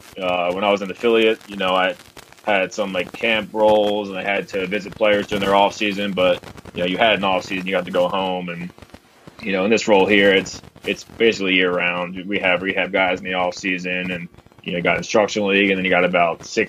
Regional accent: Elkins Park, Pennsylvania, United States; So first of all, I'm from Elkins Park, PA, a small city right outside of Philadelphia.

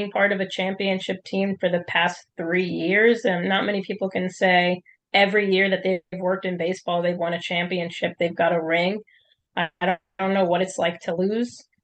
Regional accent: Connecticut, United States; But for the journey, I'm originally from Connecticut, and I decided to go to University of Tampa for school because of the weather.

